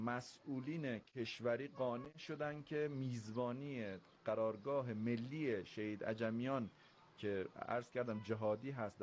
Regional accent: Ardal, Chaharmahal and Bakhtiari, Iran; بله، بخش میانکو، روستای سرمازه.

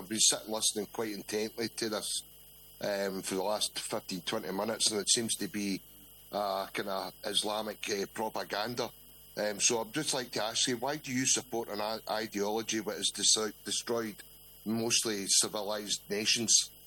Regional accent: Scotland, United Kingdom; that obviously I'm one of your fellow countrymen, but obviously you're no longer what I would class as Scottish.

